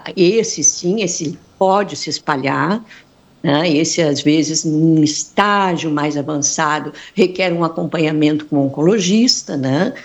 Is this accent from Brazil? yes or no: yes; Porto Alegre, Rio Grande do Sul, Brazil; Eu sou de Porto Alegre. Eu venho a São Lourenço uma vez por mês, né?